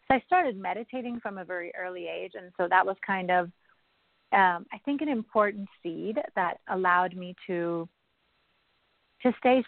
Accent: Iran; So obviously I had a challenging time growing up in Iran. There's really no freedoms for women.

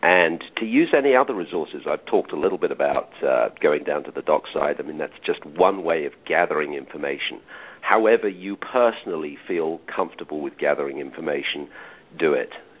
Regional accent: England, United Kingdom; I used to think, being an Englishman, that coming over the Atlantic was probably the furthest and nastiest journey I could encounter

